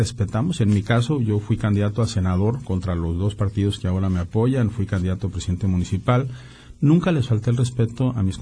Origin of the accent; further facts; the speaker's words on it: Hermosillo, Sonora, Mexico; soy gente de trabajo, de Hermosillo, nos hemos dedicado a la hotelería, a la ganadería